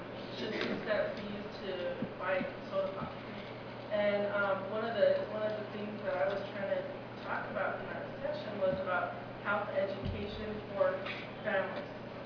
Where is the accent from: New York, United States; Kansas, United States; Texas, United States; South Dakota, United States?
South Dakota, United States; Pine Ridge; And we're from Pine Ridge, so I know about Sioux Nation and the inflated prices.